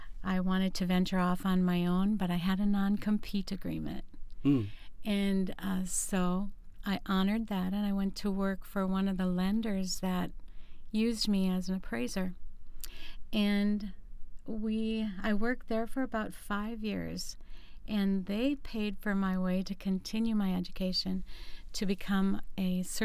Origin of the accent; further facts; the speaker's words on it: Detroit Lakes, Minnesota, United States; I am from Detroit Lakes originally, born and raised here. I am went to school in both Detroit Lakes and Frazee.